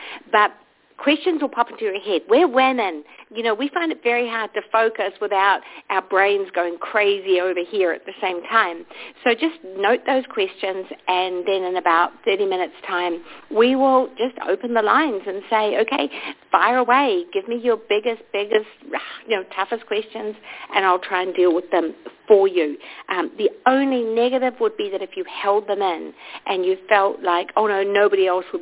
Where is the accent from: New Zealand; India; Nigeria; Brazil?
New Zealand; now in Los Angeles, United States; Well, I'm not originally from Los Angeles. I'm originally from a little country called New Zealand, but I've been in the United States now for 10 years.